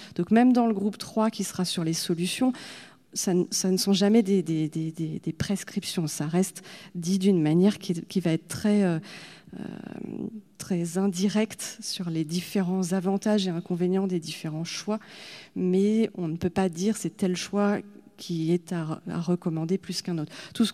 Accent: France; l'adaptation chez nous en France a déjà du retard.

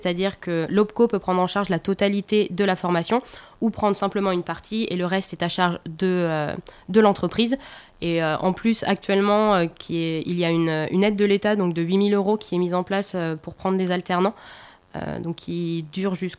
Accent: Pays de la Loire, France; je suis originaire de Vendée

